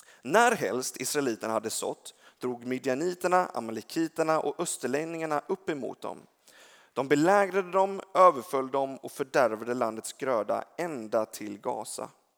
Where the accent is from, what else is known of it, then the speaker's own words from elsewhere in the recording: Gothenburg, Västra Götaland County, Sweden; Och jag är uppvuxen i Göteborg